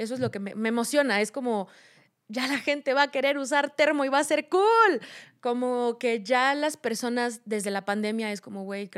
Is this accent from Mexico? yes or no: yes; Mexico; calzones para menstruación hecho por mujeres mexicanas, lo voy a usar porque hay en mi país